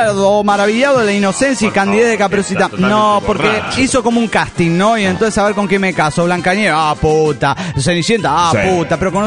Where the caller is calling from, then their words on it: Santa Rosa, La Pampa, Argentina; gente. Soy el 22 de Santa Rosa, La Pampa.